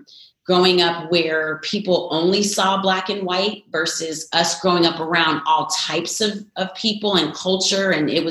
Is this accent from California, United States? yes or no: no; Perth Amboy, New Jersey, United States; Oh my goodness. I grew up in Perth Amboy, New Jersey. My mother and father were separated. So my mother raised us.